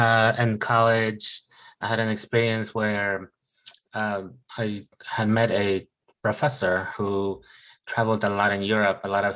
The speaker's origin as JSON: {"language": "English", "country": "Colombia", "said": "My background is I'm from Colombia, South America."}